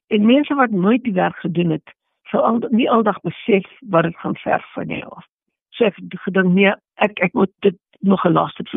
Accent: Johannesburg, Gauteng, South Africa; also born or lived in Heilbron; Ek is eintlik in Heilbron gebore en ek is in Johannesburg grootgemaak. Ek was in Johannesburg op skool. Ek was in Johannesburg op universiteit.

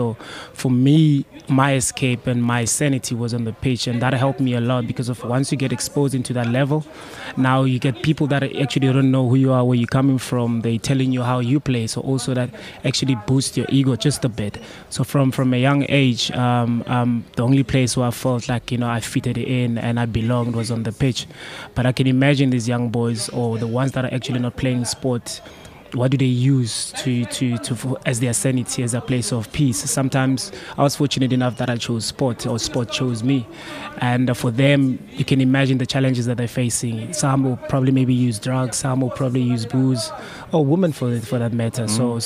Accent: Soweto, Gauteng, South Africa; We're from Soweto. So for us to come back here and share stories with the boys actually from Soweto

